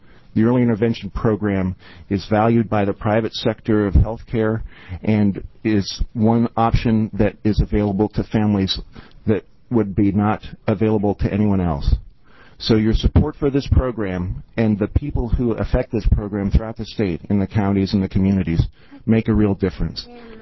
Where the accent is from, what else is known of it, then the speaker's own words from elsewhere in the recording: Bend, Oregon, United States; My name is … I'm from Bend, Oregon.